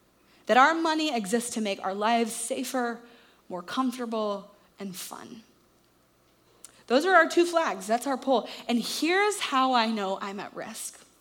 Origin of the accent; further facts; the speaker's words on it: Richardson, Texas, United States; also born or lived in Chicago; I grew up here in Dallas, in Richardson. I went to some private schools and was very familiar with sort of this Dallas culture.